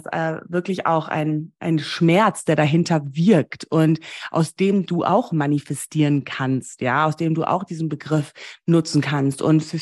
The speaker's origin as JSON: {"language": "German", "country": "Namibia", "tie": "born or raised there", "said": "Ich bin ja in Namibia groß geworden. Ich war dort auf einer deutschen Privatschule"}